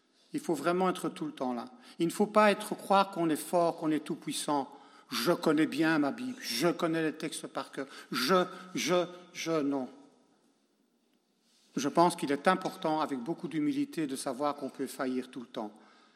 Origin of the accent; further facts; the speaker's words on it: Spain; je viens d'Espagne, nous, voilà